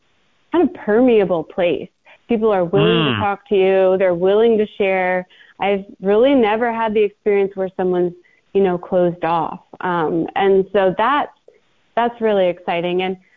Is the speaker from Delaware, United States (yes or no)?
no; Minnesota, United States; now in Alabama, United States; But definitely living here is a different experience than growing up in Minnesota.